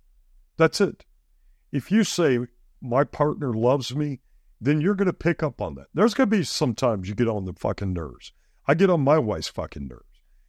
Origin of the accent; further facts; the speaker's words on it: Guam; because growing up on Guam and being overseas, you know, they don't have a lot of aggregate out there, so they use coral.